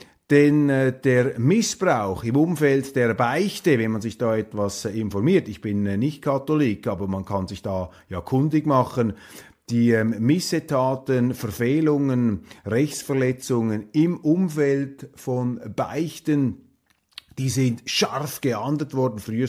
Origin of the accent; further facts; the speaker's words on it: Switzerland; die mich gewarnt haben als Schweizer.